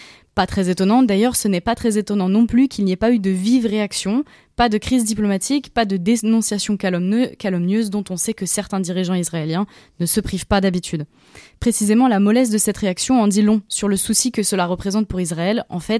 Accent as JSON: {"language": "French", "country": "France", "said": "je suis française"}